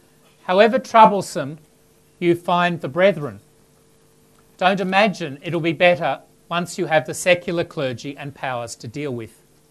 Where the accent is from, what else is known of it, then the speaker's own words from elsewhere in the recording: Lakemba, New South Wales, Australia; I grew up first around Lakemba, then Longaville. My dad's chemist shop was in Lakemba, and my schools were there and in Lane Cove and Ryde and Riverview.